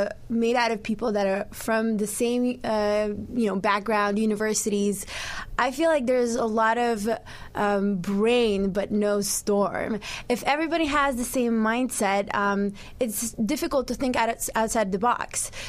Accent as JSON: {"language": "English", "country": "Poland", "second_language": "English", "moved": "yes", "lives_now": "United States", "said": "I know because I'm in the United States and I came from Poland."}